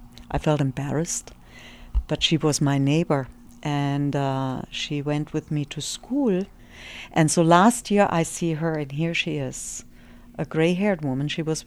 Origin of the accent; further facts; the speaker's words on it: Germany; I was born in 1945 in Germany.